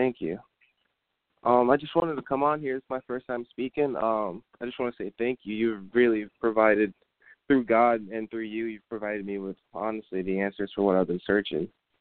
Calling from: Virginia, United States; I'm from Virginia.

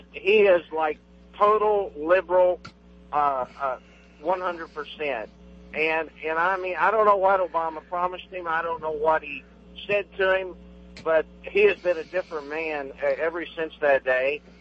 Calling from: Jefferson City, Missouri, United States; Calling from Jeff City.

